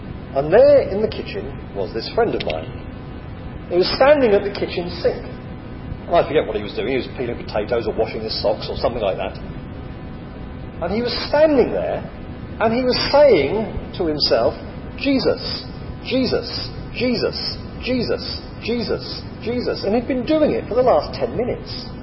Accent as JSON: {"language": "English", "region": "England", "country": "United Kingdom", "said": "Well, of course, I'm not a foreigner. I'm English. They're the foreigners."}